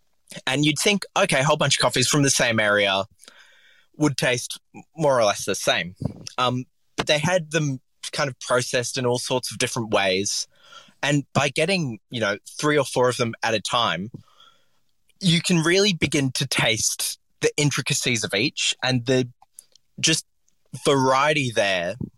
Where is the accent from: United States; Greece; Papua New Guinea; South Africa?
Papua New Guinea; I grew up in Papua New Guinea, and we were basically next to a coffee roaster.